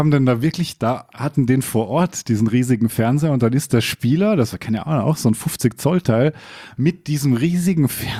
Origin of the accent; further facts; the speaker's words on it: Bregenz, Vorarlberg, Austria; in meiner Heimat